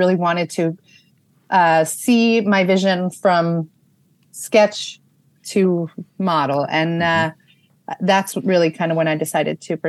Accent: Israel; English is a second language; I grew up in Israel, so that channel really wasn't available to me.

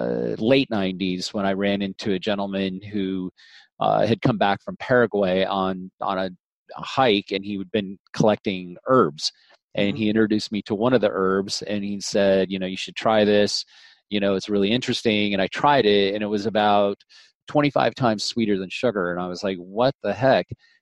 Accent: Colorado, United States; also born or lived in Wisconsin; My background, I was born in Wisconsin and I was raised in Colorado, and I was basically raised on a small ranch or small farm.

